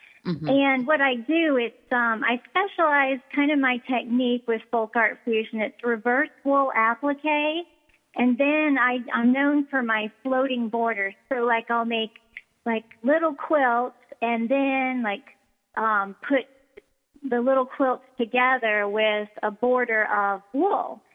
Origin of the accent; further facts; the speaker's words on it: the South, United States; I never say it right because I'm a Southerner and it comes out Val Danny.